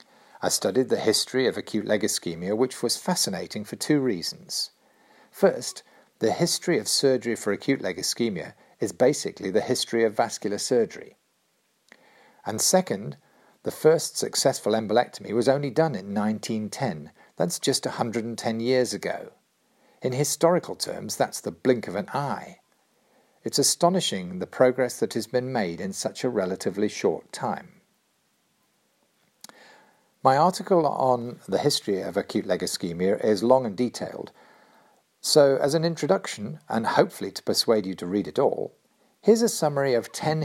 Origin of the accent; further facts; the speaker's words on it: United Kingdom; Next is John Hunter, 1785, obviously, I'm British.